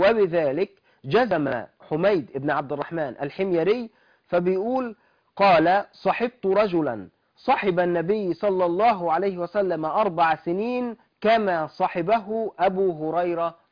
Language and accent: Arabic; Egypt